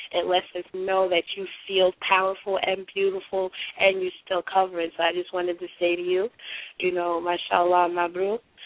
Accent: New York, United States; I represent Baltimore, but I'm a New Yorker all the way forever.

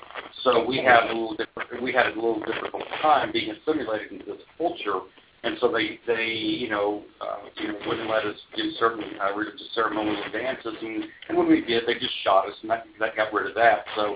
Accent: Oklahoma, United States; I'm a Choctaw Indian. I was raised in an Indian culture. I'm from Oklahoma.

